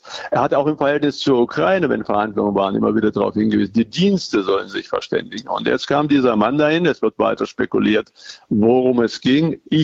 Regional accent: Erfurt, Thuringia, Germany; Man weiß gar nicht mehr, selbst als Erfurter, wo kann man am besten durch

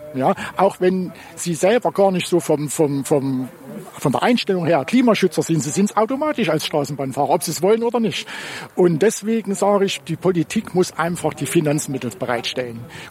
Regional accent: East Germany, Germany; ich bin in der Diktatur groß geworden. Ich bin im Jahrgang 1964, ich habe die DDR erlebt

